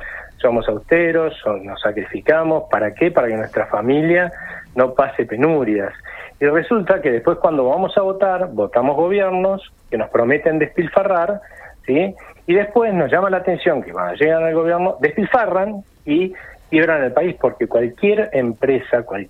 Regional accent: Argentina; los que pagan los costos a la larga somos todos los argentinos con más empobrecimiento

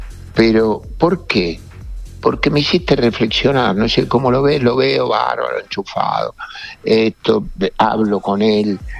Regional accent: Argentina; Te digo, como argentino el título

